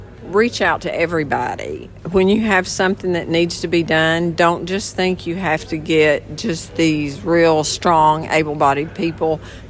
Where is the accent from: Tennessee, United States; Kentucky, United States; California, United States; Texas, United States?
Kentucky, United States; London; I'm from London, Kentucky.